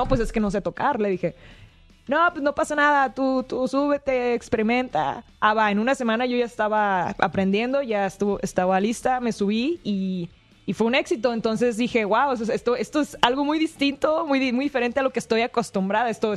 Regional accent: Culiacán, Sinaloa, Mexico; Soy de Culiacán, Sinaloa, así es.

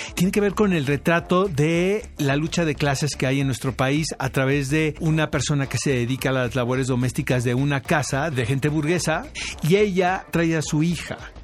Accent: Tijuana, Baja California, Mexico; also born or lived in San Diego, United States; Yo crecí en San Diego y en Tijuana

